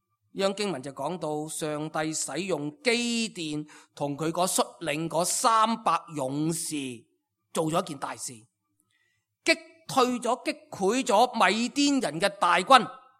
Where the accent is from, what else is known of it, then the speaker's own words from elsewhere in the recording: Hong Kong; 我哋香港人呢一个月里面咧，成日都有呢啲嘅新闻啊